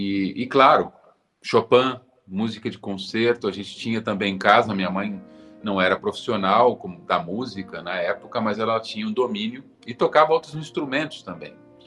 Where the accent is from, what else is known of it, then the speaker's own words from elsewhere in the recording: Niterói, Rio de Janeiro, Brazil; born there; Bom, a minha família é toda do interior paulista e da capital aqui. Eu nasci em Niterói, na verdade eu sou fluminense, né?